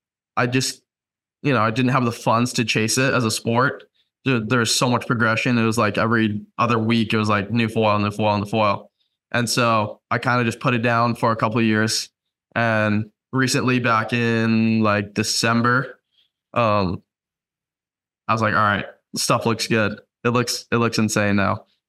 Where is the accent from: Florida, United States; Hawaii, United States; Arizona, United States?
Hawaii, United States; Yeah, I mean, so I was born and raised in Hawaii, so growing up here, pretty much surrounded by it